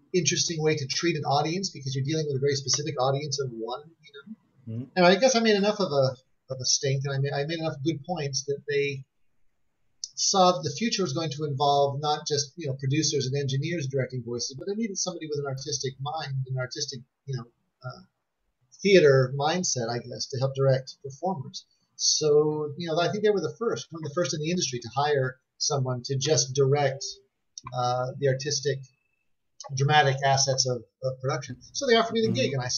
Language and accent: English; Las Vegas, Nevada, United States; born there; I was born in Las Vegas, Nevada, and, you know, a number of years ago, there was very little for children to do in Las Vegas.